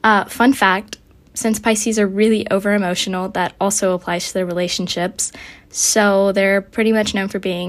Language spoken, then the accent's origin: English; Oxford, Mississippi, United States; and up next is a song by a local artist from my hometown, Oxford, Mississippi.